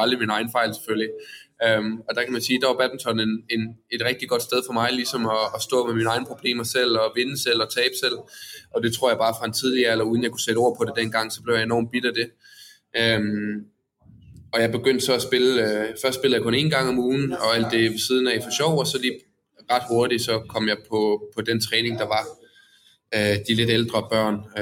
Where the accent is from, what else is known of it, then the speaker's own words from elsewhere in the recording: Odense, Region of Southern Denmark, Denmark; det startede egentlig med, at jeg kommer fra Odense af.